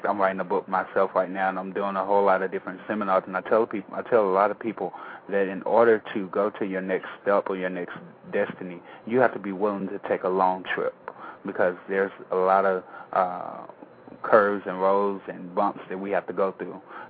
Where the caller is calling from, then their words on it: Birmingham, Alabama, United States; I'm calling from Birmingham, Alabama.